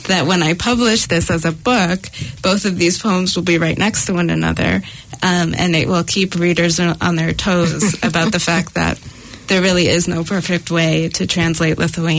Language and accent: English; Massachusetts, United States; I grew up in Massachusetts